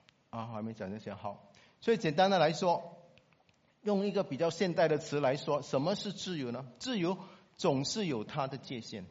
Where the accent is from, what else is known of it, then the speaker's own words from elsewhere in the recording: Singapore; 特别是我们新加坡人非常忙碌的工作哈